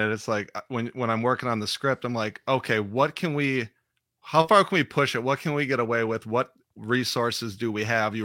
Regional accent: Wausau, Wisconsin, United States; now in Hudson, United States; Well, I'm originally from Wausau. Now okay. I live in Hudson, Wisconsin.

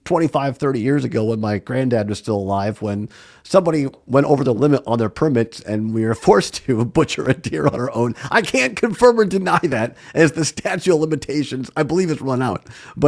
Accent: Wisconsin, United States; I mean, I grew up out here in Southwest Wisconsin.

